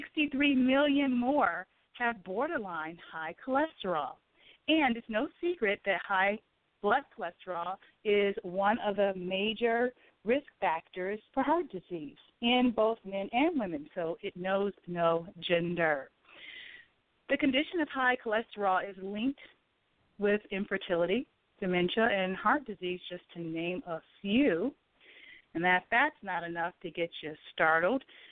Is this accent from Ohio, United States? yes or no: yes; Ohio, United States; And I'm from the Ohio area